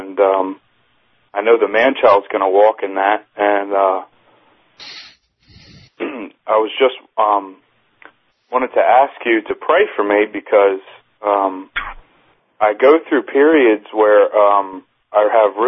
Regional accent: New Jersey, United States; I'm from New Jersey.

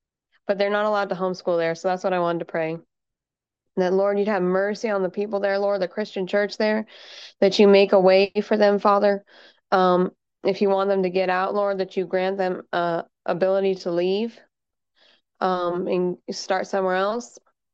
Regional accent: Washington, United States; they're very expensive here compared to, growing up in Washington, you can get them a lot better price.

